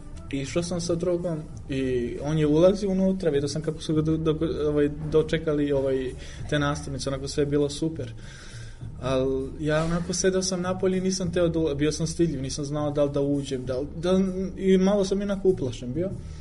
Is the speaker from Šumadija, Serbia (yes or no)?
no; Belgrade, Serbia; imam 27 godina, dolazim iz Beograda i radim sada trenutno u Stratištu